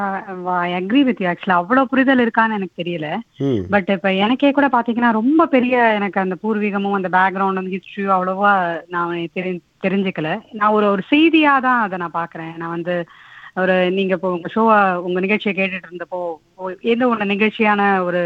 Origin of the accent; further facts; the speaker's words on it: Chennai, Tamil Nadu, India; நான் சென்னையில் பிறந்து வளர்ந்துருக்கேன்